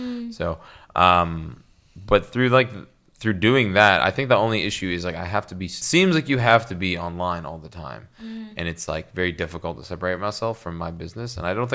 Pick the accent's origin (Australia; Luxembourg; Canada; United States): Canada; I'm Canadian.